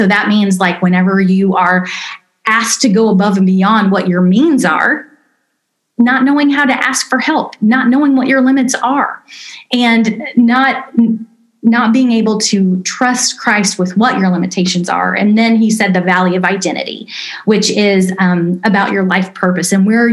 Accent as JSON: {"language": "English", "region": "Indiana", "country": "United States", "said": "one night only, Goshen, Indiana, which I'm from Indiana."}